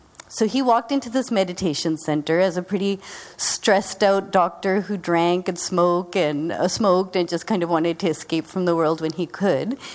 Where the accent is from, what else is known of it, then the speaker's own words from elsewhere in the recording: Lincoln, Massachusetts, United States; So I grew up actually here in Boston, grew up in Lincoln, Massachusetts.